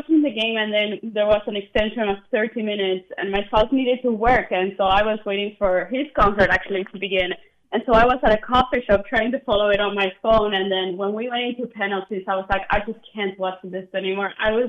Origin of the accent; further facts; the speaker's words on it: Argentina; English is a second language; moved away as an adult; also born or lived in Kentucky / Arizona; now in United States; I'm originally from Argentina, so I didn't know much about North Carolina until I moved here for my work, and I have to say that I'm absolutely in love with it. And, I've been in the U.S. now for 7 years, lived in Kentucky for 2 years, 3 years in Arizona, and so now North Carolina